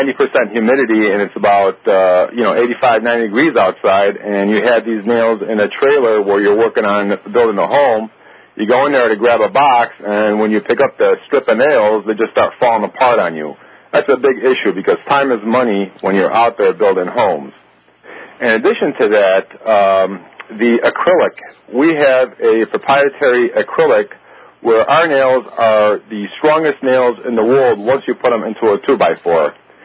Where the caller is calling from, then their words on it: Chicago, Illinois, United States; Actually, I'm calling in from Chicago, Illinois.